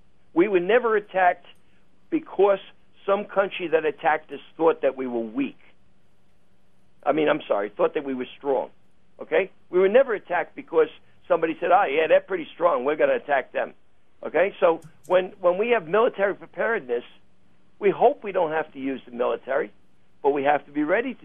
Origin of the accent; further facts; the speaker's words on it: New York, United States; Look, I'm a retired New York cop